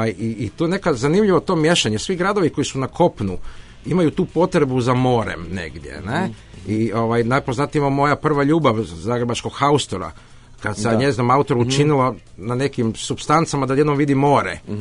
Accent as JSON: {"language": "Croatian", "country": "Croatia", "said": "iz zemlje otkud ja dolazim, iz Hrvatske, ne?"}